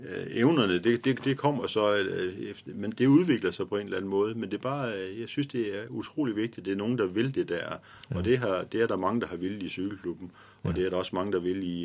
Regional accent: Skjern, Central Denmark Region, Denmark; Jeg er en Skjern-dreng, det synes jeg selv, man kan sige.

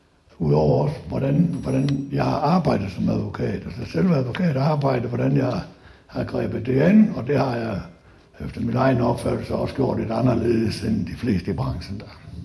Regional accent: Central Denmark Region, Denmark; born there; jeg er født i Danmark, og så helt specielt Vestjylland selvfølgelig.

